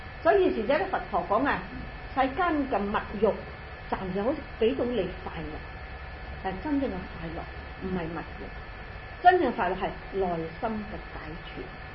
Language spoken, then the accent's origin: Cantonese; China; 好似我哋中國人講啦，出海又要平安，翻返嚟又要平安啦。